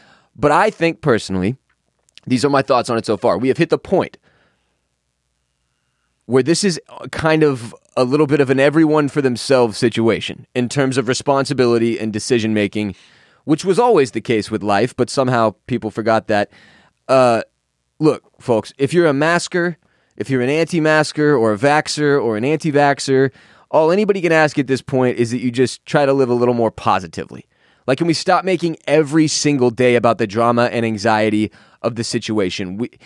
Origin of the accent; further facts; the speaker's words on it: Houston, Texas, United States; now in Austin, United States; I still haven't found an area of Austin that has competed with some of the shit I saw growing up in Houston.